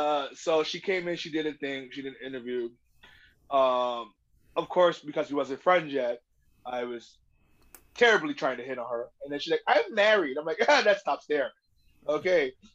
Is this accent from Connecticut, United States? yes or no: yes; New Haven, Connecticut, United States; I was from New Haven, Connecticut. I was the Elm City sensation.